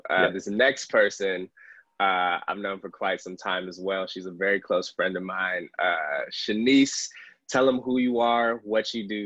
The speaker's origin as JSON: {"language": "English", "town": "Phoenix", "region": "Arizona", "country": "United States", "tie": "born or raised there", "moved": "as an adult", "said": "Grew up, born and raised in Phoenix, Arizona. I served my first 18 there. I call it serving because it was some time. You know, I did my time in the desert."}